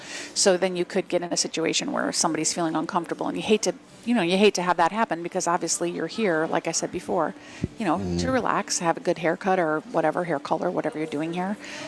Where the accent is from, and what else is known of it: Madison, Wisconsin, United States; born or raised there